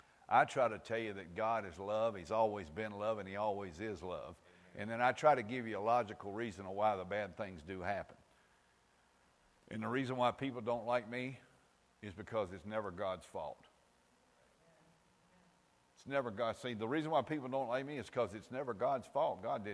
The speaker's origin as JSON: {"language": "English", "region": "Kentucky", "country": "United States", "tie": "born or raised there", "said": "Where I grew up in Marion County, we have some of the worst roads in the United States. The roads in Kentucky are some of the worst in the world."}